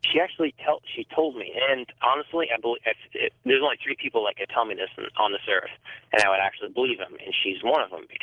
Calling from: Vermont, United States

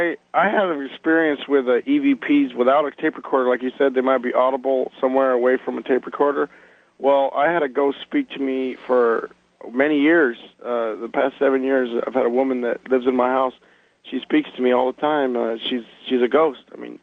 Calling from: Nuevo León, Mexico; Hello there. I'm calling from Nuevo León, Mexico.

